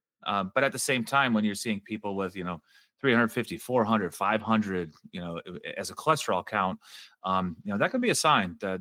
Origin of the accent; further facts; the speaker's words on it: Cincinnati, Ohio, United States; moved away; I grew up in Cincinnati. We don't ice fish in Cincinnati.